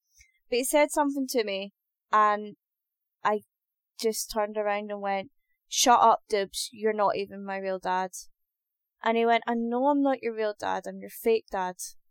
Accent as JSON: {"language": "English", "region": "Scotland", "country": "United Kingdom", "tie": "born or raised there", "said": "I was born and raised in Scotland, but I am Scottish-Irish. I'm half and half."}